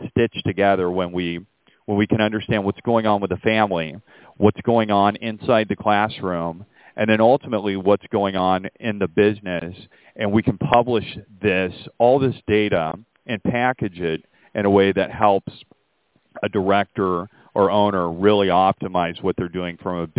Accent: Dallas, Texas, United States; So fun fact, Dallas is my hometown. I grew up there. So any of the shenanigans that happen, they're deeply rooted in my upbringing in Dallas, Texas.

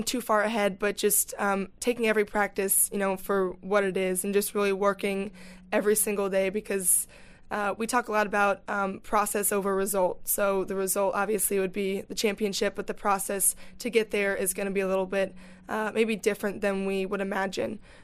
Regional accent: Illinois, United States; born there; I was born in Illinois, and I have go back there a lot, and I enjoy that area of Chicago suburbs.

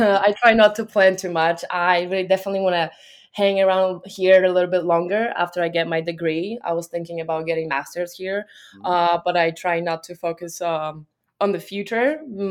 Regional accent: Poland; English is a second language; I come from Poland. Poland is not as advanced as, you know, America and Detroit.

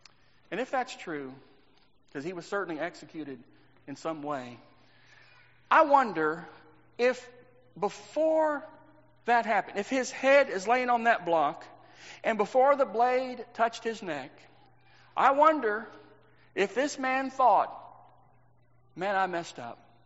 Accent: Texas, United States; when I was growing up in Texas

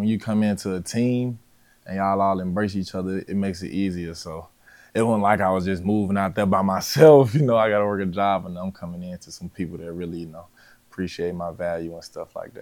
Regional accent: Alabama, United States; And, you know, I'm from Alabama. I'm used to the heat, the humidity, and all that.

